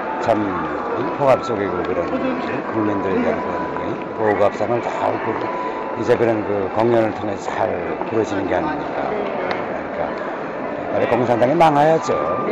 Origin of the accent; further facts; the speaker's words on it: North Korea; 저도 뭐 북한 사람이라 그러니까 북한의 그런 그 참 그런 조건을 잘 알지 않습니까?